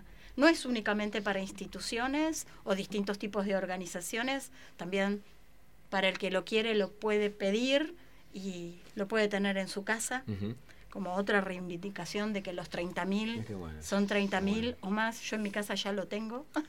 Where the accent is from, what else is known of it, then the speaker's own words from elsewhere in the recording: Argentina; nosotros como pueblo argentino somos muy ocurrentes